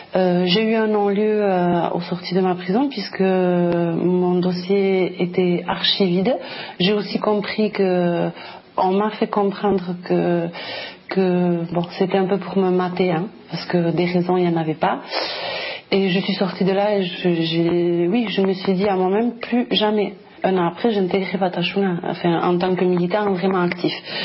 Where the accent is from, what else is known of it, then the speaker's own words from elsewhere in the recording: Mauléon, France; Je suis originaire de Mauléon